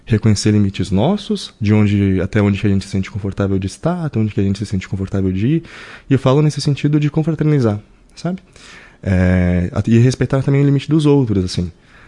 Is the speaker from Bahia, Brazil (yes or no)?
no; Caxias do Sul, Rio Grande do Sul, Brazil; born there; Nasci em Caxias 27 longos anos atrás.